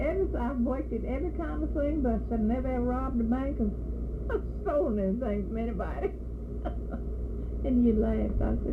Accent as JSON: {"language": "English", "town": "Myersville", "country": "United States", "tie": "born or raised there", "said": "I was born in Myersville, born on a plantation right near there, Myersville, then after I was in college, we moved into the city under Myersville."}